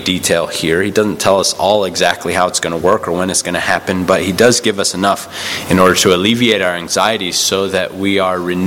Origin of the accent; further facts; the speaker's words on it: Phoenix, Arizona, United States; I grew up in Phoenix, but I grew up as a Dodgers fan.